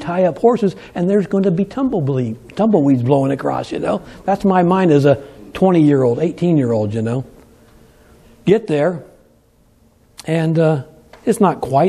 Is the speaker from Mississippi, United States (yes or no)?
no; California, United States; Well, that's how we were growing up in California, believe it or not. And I'm talking about before all the junk that's happening. I loved my place where I grew up. So when I moved to Kansas, it was only because I was forced to.